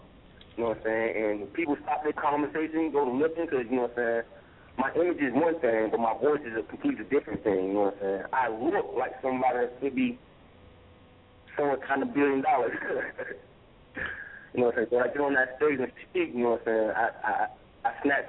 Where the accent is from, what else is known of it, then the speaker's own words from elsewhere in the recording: the South, United States; accent: Southern; But it's still gonna have that South Southern tradition in it, you know what I'm saying? That's my little accent, they say, you know.